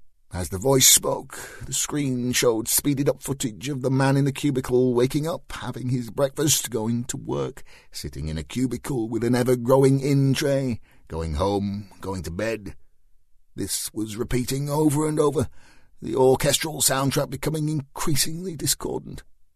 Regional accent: United Kingdom; Being British, once laden with tea and chocolate digestives, I naturally gravitated to the part of the room that was furthest away from anybody else. We Brits have an unerring knack

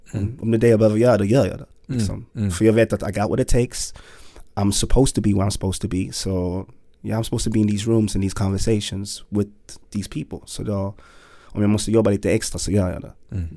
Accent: Malmö, Skåne, Sweden; Men vi, jag var från Malmö.

